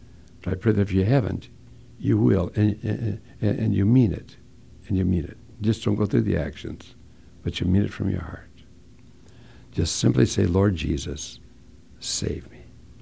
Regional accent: Hinckley, Minnesota, United States; I grew up in Hinckley, Minnesota, where the men are men and pansies are flowers and the women are slightly above average. That's where I grew up.

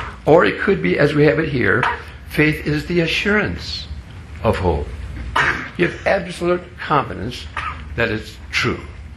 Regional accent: Hinckley, Minnesota, United States; some of you remember that I grew up in Hinckley, Minnesota, where the men are men and pansies are flowers and the women are slightly above average. That's where I grew up.

